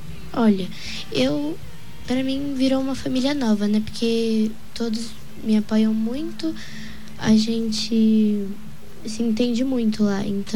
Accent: Fátima do Sul, Mato Grosso do Sul, Brazil; Eu sou de Fátima do Sul.

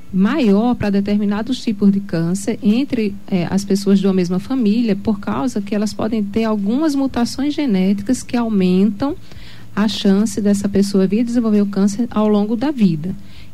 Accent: Sergipe, Brazil; now in Dourados, Brazil; Sou sergipana, mas moro aqui em Dourados há mais de 11 anos.

